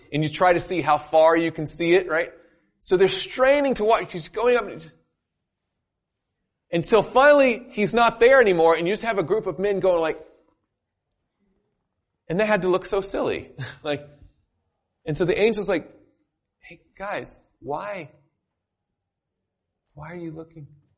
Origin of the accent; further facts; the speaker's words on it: the South, United States; Now, I'm from the South. You think about something being quick as grease lightning.